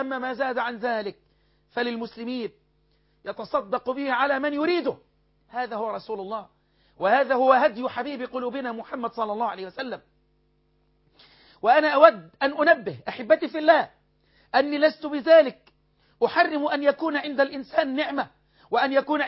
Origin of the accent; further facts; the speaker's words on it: Egypt; خبز الشعير اللي هو عندنا في مصر عيش وفول